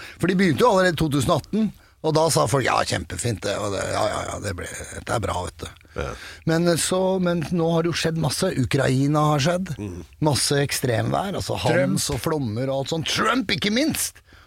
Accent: Oslo, Norway; Jeg har bodd i Oslo hele livet, sånn.

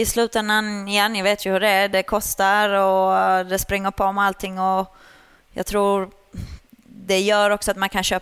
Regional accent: Sweden; moved away as an adult; now in abroad; jag red ju pony junior hemma i Sverige. Sen flyttade jag utomlands när jag var 19.

